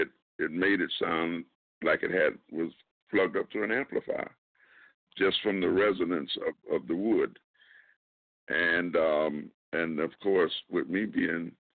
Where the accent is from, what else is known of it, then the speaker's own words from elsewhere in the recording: Groveland, Florida, United States; This barbershop in my hometown of Groveland, Florida, I was a little kid, used to going in the barbershop and getting my hair cut on